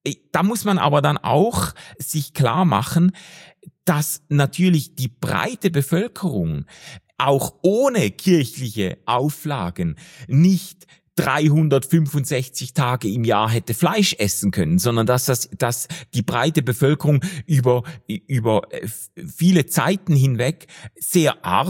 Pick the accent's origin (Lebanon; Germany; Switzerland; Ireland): Switzerland; wenn wir als Schweizer Wohlstandsbürger über Fasten reden